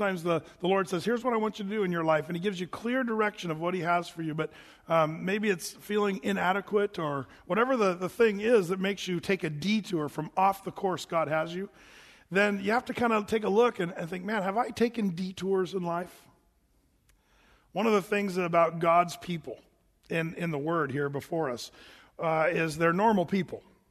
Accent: Oregon, United States; I said, oh, yeah, I'm from Southern Oregon. This is my neck of the woods

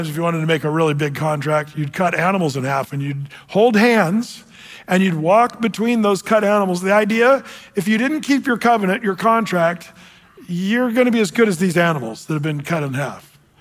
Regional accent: England, United Kingdom; now in United States; my family's from, we're all British, we come from England, but I'm really glad I live in America

